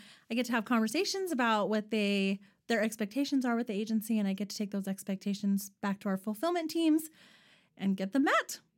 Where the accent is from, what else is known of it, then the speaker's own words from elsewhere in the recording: Henderson, Nevada, United States; Well, I grew up in the Vegas area. So I was born and raised there, and I lived there for 36 years of my life.